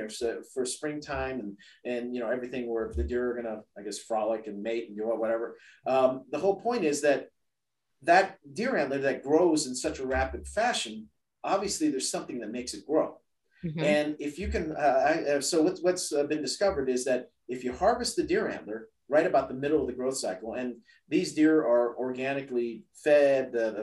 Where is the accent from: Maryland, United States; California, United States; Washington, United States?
California, United States; San Francisco; So growing up in as an American born Chinese in San Francisco, and God love them, my grandparents, whenever I got sick, would drag me down to Chinatown into these various herbal shops.